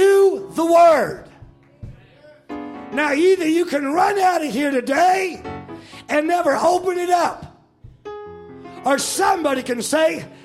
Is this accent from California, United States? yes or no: yes; Oakland, California, United States; I'm from Oakland, brother.